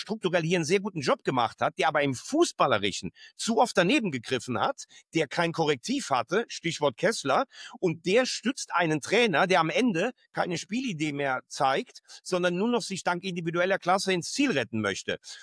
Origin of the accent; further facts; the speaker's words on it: Rhineland, Germany; So sind wir Rheinländer halt auch insgesamt.